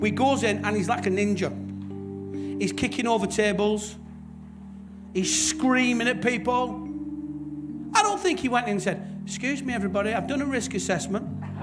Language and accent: English; Bolton, North West England, United Kingdom; Well, I'm from Bolton, right?